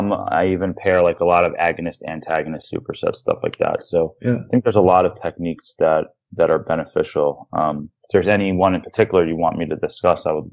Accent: New York, United States; So I'm a New Yorker. I'm from New York.

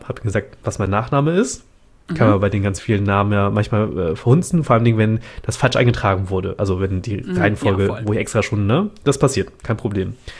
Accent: Vietnam; woher kommst du? Ich komme aus Vietnam.

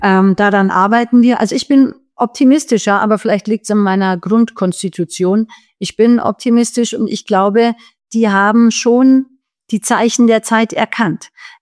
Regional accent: Munich, Bavaria, Germany; Ich bin aus Bayern, wie Sie wissen, Herr Labusch, aus München. Wir sind natürlich CSU sozialisiert.

